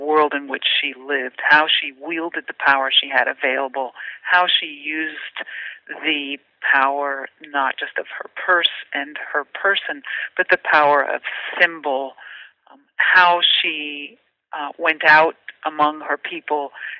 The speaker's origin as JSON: {"language": "English", "country": "United States", "also_born_or_lived": "United Kingdom", "said": "I was a girl, though I'm an American. I moved to Britain with my parents when I was 16 months old, so I lived there until I was 11."}